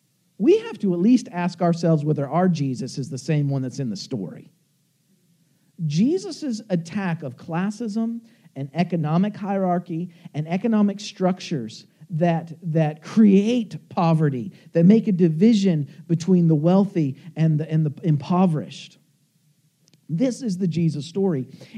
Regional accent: Appalachia, United States; Forgive me, I come from Appalachia, so maybe I'm venting a little bit this morning.

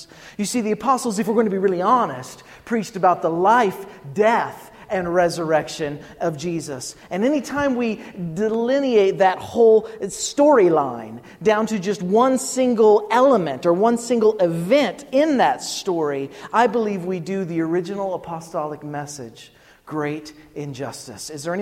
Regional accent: West Virginia, United States; I'm from West Virginia. We fry it there.

